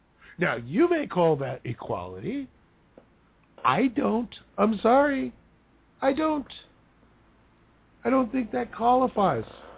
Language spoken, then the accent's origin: English; United States; I'm an American. I don't want the United States to be a joke, but we are.